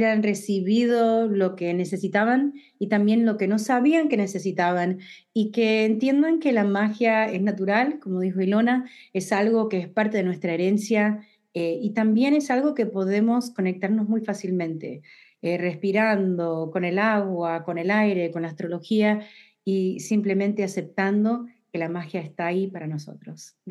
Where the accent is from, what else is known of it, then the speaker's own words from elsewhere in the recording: New York, United States; now in Pennsylvania, United States; Soy de Nueva York, me mudé a Central Pennsylvania, Pennsylvania Central